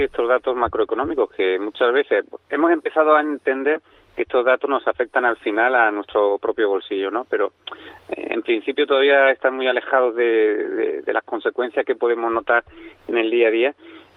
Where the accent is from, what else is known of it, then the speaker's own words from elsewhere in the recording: Spain; somos españoles.